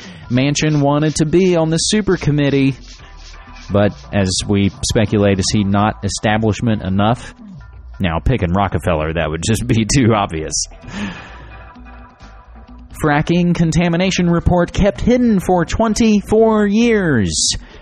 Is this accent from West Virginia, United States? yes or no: yes; West Virginia, United States; And it's about the history of my home state of West Virginia